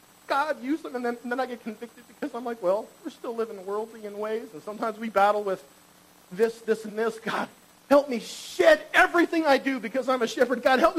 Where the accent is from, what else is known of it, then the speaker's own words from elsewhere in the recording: California, United States; So in the 80s, I grew up in Orange County, where there were skateboards.